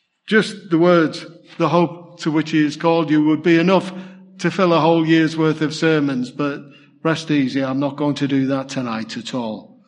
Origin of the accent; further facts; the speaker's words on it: United Kingdom; I mean, we're British, aren't we?